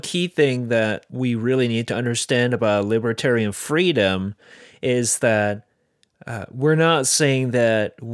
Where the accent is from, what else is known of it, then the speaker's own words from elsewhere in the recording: South Korea; I come from Korea and I speak Korean fluently.